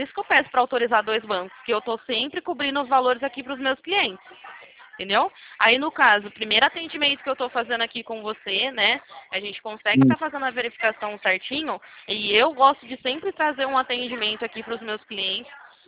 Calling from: Campinas, São Paulo, Brazil; Eu falo aqui de Campinas.

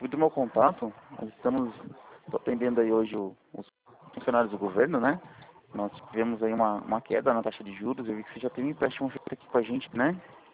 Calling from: Itu, São Paulo, Brazil; Eu tô falando de Itu, cidade de Itu.

